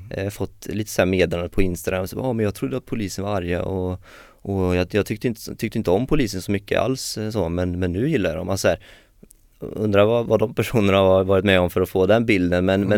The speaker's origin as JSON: {"language": "Swedish", "town": "Strömstad", "region": "Västra Götaland County", "country": "Sweden", "tie": "born or raised there", "said": "för risken fanns ju även att jag skulle hamna liksom i min hemstad Strömstad."}